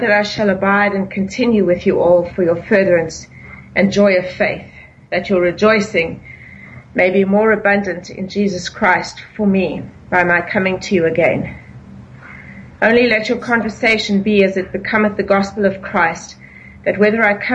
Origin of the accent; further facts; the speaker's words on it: England, United Kingdom; I'm English.